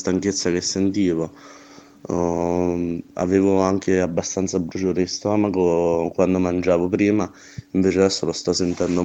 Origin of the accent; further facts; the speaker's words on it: San Benedetto del Tronto, Marche, Italy; vengo da San Benedetto del Tronto, ho 19 anni